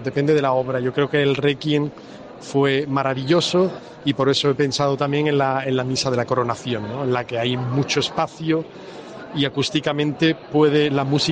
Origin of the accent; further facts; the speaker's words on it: Valverde del Camino, Andalusia, Spain; venía desde mi pueblo, de Huelva, de Valverde del Camino